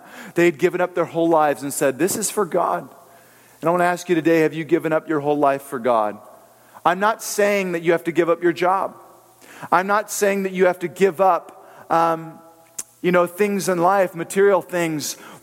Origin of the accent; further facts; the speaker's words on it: Riverside, California, United States; traveling back to where I was born and raised in Riverside.